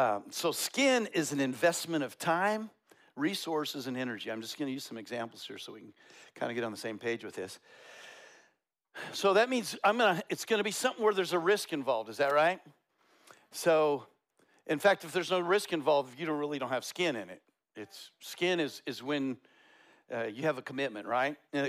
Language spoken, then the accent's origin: English; Colorado, United States; I grew up in Colorado, so I got Bronco blood in my veins